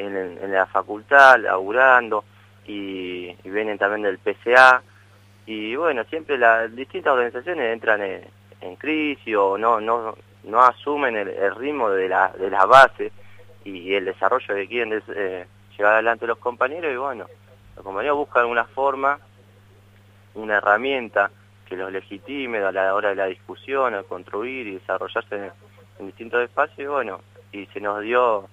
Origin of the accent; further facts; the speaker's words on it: Ensenada, Buenos Aires Province, Argentina; Nosotros, bueno, yo soy de Ensenada